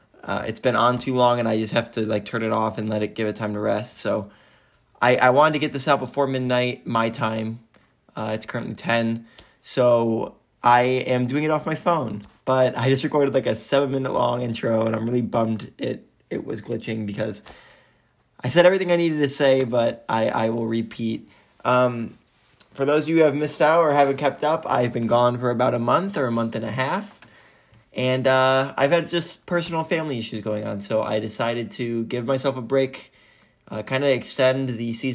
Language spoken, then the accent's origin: English; Chicago, Illinois, United States; And I am from Chicago. I was born in Chicago, so or not in Chicago, but I was born in Illinois and lived in the Chicago area.